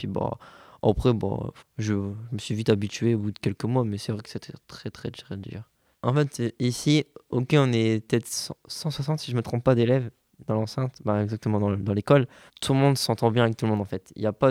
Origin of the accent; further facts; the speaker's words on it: Carnières, Hauts-de-France, France; j'ai 16 ans, je viens de Cambrai, exactement Carnières, c'est juste à côté.